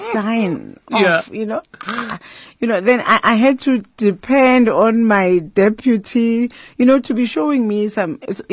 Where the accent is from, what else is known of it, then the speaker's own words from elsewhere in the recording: Soweto, Gauteng, South Africa; born there; Home is, I was born in Mofulo village.